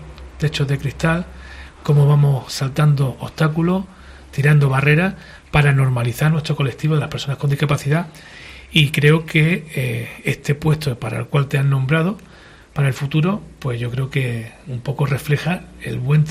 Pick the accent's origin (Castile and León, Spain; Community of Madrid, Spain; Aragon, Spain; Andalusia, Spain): Andalusia, Spain; Purullena; yo soy …, soy de Purullena